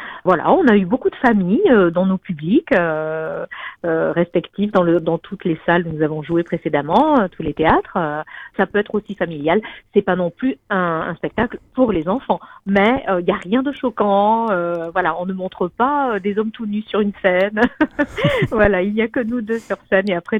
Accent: Toulouse, Occitanie, France; Je suis une Toulousaine rivoise, voilà, puisque j'ai une grande partie de ma famille qui est à Rieux aussi. Et effectivement, j'ai tout démarré à Toulouse et dans la région. Et puis après, je suis partie à Paris

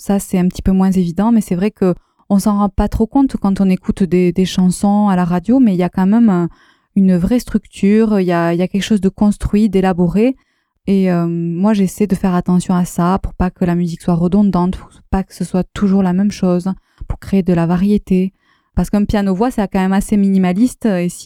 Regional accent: Lavaur, Occitanie, France; comme je suis tarnaise à la base, que je suis née à Lavaur

